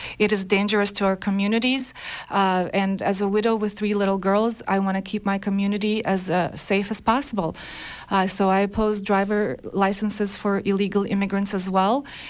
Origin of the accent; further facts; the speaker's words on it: Russia; I have been oppressed as a little girl growing up in Russia.